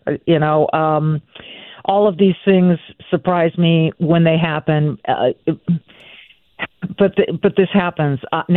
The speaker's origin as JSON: {"language": "English", "region": "California", "country": "United States", "tie": "born or raised there", "moved": "as an adult", "lives_now": "Minnesota, United States", "said": "the state of Minnesota, I've lived here for 30 years. I was not raised here. I was raised in California, but I wanted to go to a much more leftist state, so I came to Minnesota."}